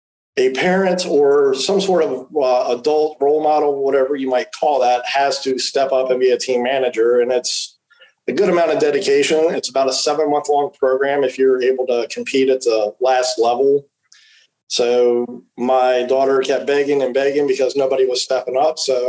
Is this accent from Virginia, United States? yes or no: yes; Harrisonburg, Virginia, United States; So I'm originally from Harrisonburg, born and raised here and moved away a couple times, but keep coming back